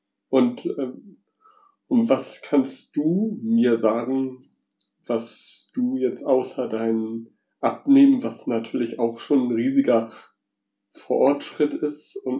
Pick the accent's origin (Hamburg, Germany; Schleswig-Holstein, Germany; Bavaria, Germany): Hamburg, Germany; Wilhelmsburg; Also ich komme ursprünglich aus Wilhelmsburg